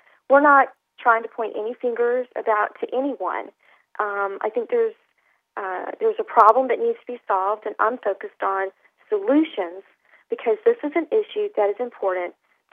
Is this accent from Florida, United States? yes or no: yes; Jacksonville, Florida, United States; Listen, I grew up in Jacksonville. I was born and raised in Jacksonville. My parents live in Jacksonville.